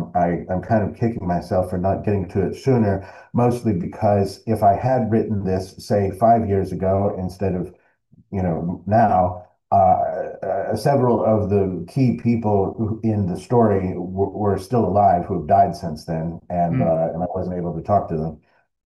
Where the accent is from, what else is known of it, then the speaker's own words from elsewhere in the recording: Colorado, United States; My whole family is from Arkansas, many generations back. You know, I grew up in Colorado, but both of my parents are from Arkansas.